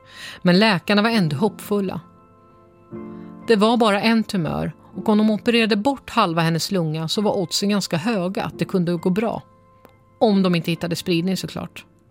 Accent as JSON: {"language": "Swedish", "town": "Eskilstuna", "region": "Södermanland", "country": "Sweden", "tie": "born there", "said": "Jag föddes 1979 i Eskilstuna."}